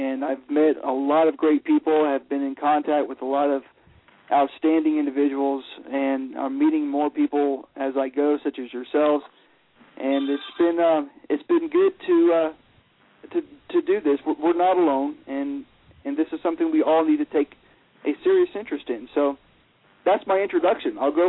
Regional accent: Pensacola, Florida, United States; moved away as an adult; also born or lived in Birmingham, Alabama; I have lived in Montana for the past year and a half, but I grew up in Florida under my dad, who is … I grew up in Pensacola, Florida, and then I went to law school at the age of 21 to Samford University in Birmingham, Alabama

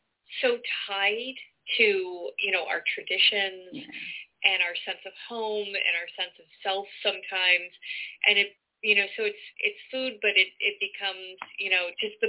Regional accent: Canada; as a Canadian

